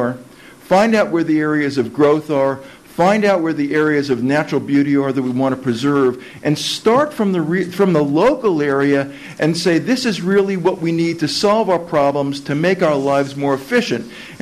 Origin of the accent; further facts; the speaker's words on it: San Francisco, California, United States; I'm from San Francisco.